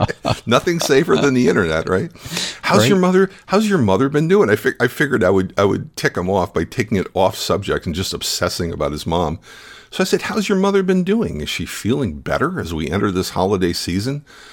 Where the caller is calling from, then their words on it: Albany, New York, United States; I hail from Albany, New York.